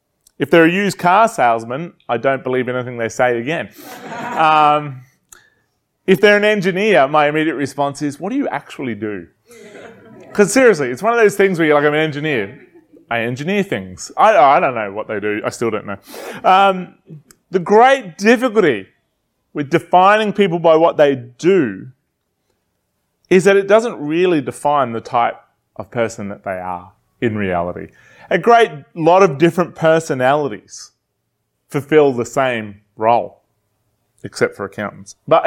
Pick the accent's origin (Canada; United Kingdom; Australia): Australia; New South Wales; I'm a boy from Western New South Wales. I grew up in the country.